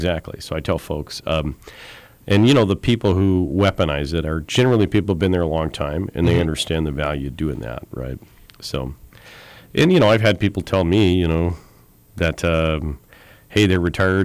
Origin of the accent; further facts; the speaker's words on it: Washington, United States; I mean, I grew up in Seattle suburbs, so I'm kind of used to the gloomy gray, you know?